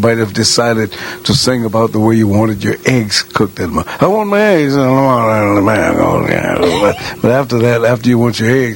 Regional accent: St. Louis, Missouri, United States; Yeah, that was an old thing that we used to do back in St. Louis, my hometown.

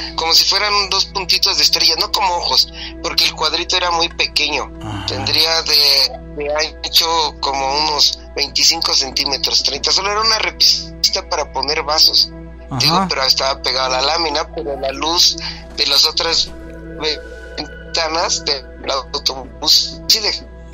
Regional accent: Magdalena Contreras, Mexico City, Mexico; Soy de aquí de Magdalena Contreras, de la Ciudad de México, cerca de los Dinamos.

